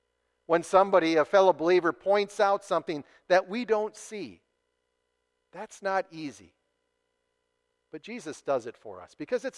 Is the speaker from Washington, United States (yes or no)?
no; Tennessee, United States; A number of years ago, I was near my hometown having a night out with a friend, and we were in a restaurant sitting in the lounge having a conversation, and there was a gentleman just a few seats down, a large man. As we would say in Tennessee